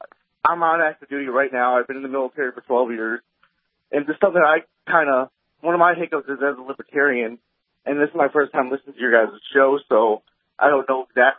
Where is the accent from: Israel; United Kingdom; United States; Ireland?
United States; Illinois; I grew up in Illinois, so I was indoctrinated as a liberal.